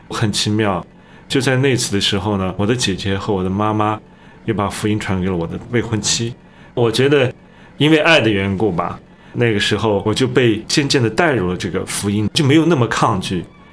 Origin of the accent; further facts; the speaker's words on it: Xinjiang, China; 我出生在中国的新疆，即使从内地来的弟兄姐妹啊，可能对新疆都不是特别的了解，觉得是一个异域的地方。